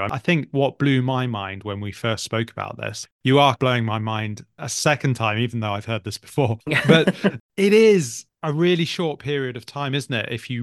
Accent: United Kingdom; As British people, we consistently say we're really bad at French, don't we?

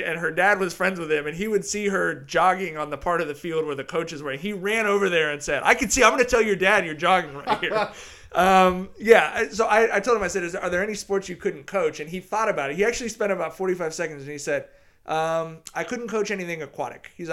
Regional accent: Long Beach, California, United States; when I was a kid growing up in Long Beach

